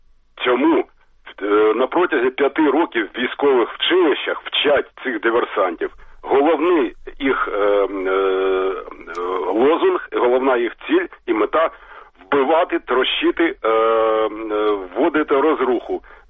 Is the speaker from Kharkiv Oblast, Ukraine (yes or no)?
yes; Kharkiv, Kharkiv Oblast, Ukraine; я з Харкова.